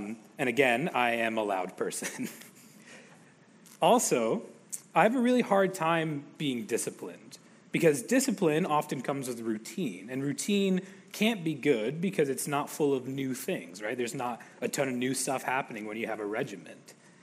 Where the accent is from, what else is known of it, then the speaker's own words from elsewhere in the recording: Syracuse, New York, United States; I'm from Syracuse, New York. I call it upstate.